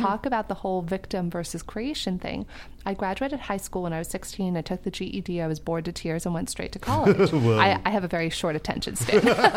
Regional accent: San Diego, California, United States; Yeah, so born and raised in San Diego, the most beautiful place in the world.

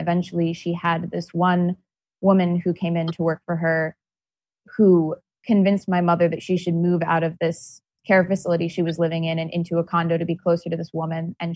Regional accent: Connecticut, United States; I'm from Connecticut

